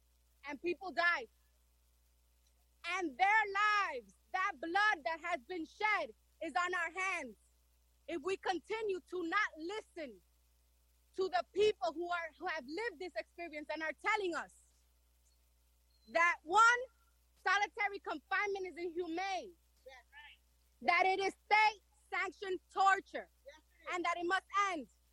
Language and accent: English; Washington Heights, New York, United States; In my generation growing up in Washington Heights